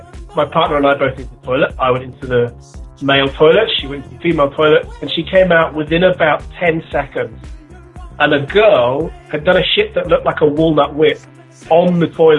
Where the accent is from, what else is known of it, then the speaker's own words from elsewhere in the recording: United Kingdom; I mean, that's probably just me being terribly British, but it feels rude not to answer someone's question.